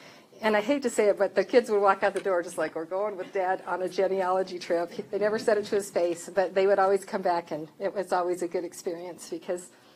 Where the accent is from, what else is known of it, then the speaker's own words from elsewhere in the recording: West Coast, United States; They married West Coast girls. We're from the West Coast. We wanted to come back close to our family.